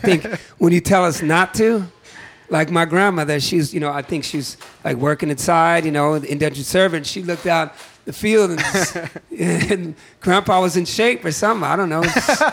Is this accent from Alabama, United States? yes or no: no; California, United States; I mean, I'm from California, but I go back to the Revolutionary War.